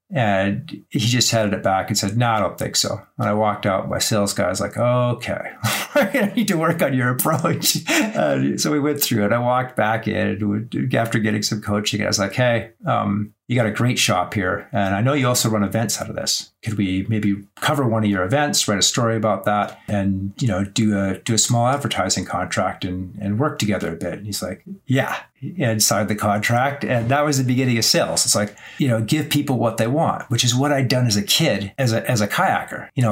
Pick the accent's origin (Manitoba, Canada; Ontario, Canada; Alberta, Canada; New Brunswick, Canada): Alberta, Canada; Canmore; I'm a kid from Canmore, Alberta.